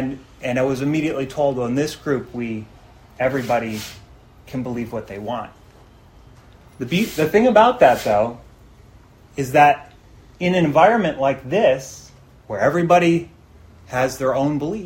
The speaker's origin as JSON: {"language": "English", "country": "United States", "said": "And I'm American, so I like it like that, right?"}